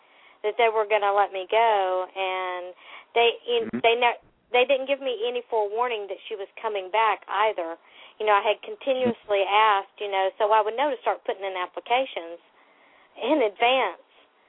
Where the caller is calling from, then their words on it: South Carolina, United States; I'm calling from South Carolina.